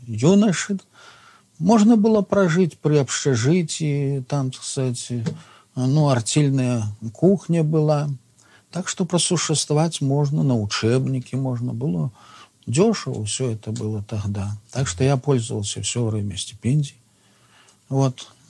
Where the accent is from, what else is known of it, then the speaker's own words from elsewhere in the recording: Slutsk, Minsk Region, Belarus; born there; Родился я в 1890 году в Слуцком уезде Белоруссии, в крестьянской семье.